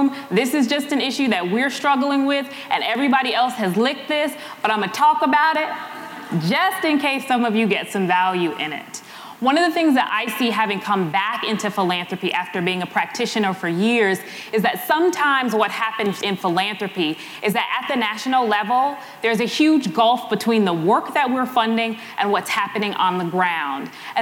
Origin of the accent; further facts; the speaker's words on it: Chicago, Illinois, United States; And I grew up in Austin, a zip code just west of here that has, and it's currently dealing with, an endemic issue of violence in the city of Chicago